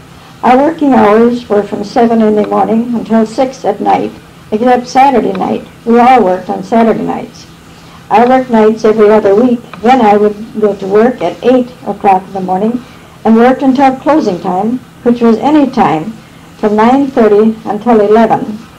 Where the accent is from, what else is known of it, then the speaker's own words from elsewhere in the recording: Bloomfield Township, Michigan, United States; born there; I was born in Bloomfield Township.